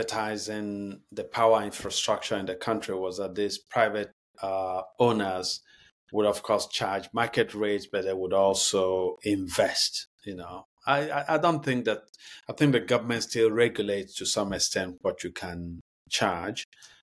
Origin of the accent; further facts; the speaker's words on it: Nigeria; So when I got to my hometown, it was, you know, sometimes difficult to sleep because power will go off late at night and sometimes will stay off all night. And it was it was not the hottest during this period in Nigeria